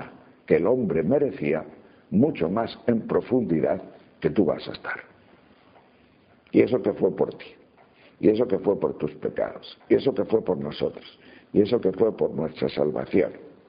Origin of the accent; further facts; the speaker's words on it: Sahagún, Castile and León, Spain; Yo me acuerdo que cuando era pequeño, en mi pueblo, en un pueblo donde vivíamos, Sagún de Campos, pues veía películas